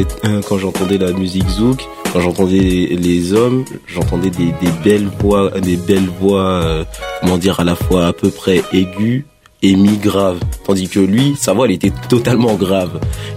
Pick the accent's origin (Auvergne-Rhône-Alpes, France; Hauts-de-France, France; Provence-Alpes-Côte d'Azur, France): Hauts-de-France, France; Oui, je viens de l'Oise, du coup, plus proche